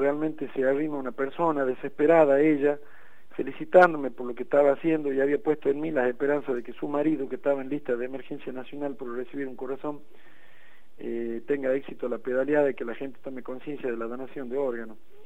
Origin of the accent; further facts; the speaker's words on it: Tafí Viejo, Tucumán, Argentina; acá en Tafí Viejo, de donde soy yo